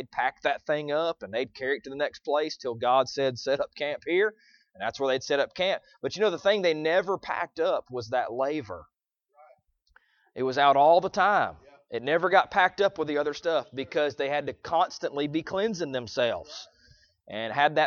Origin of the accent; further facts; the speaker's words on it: Ireland; One of the home folks. I'm Irish, you know.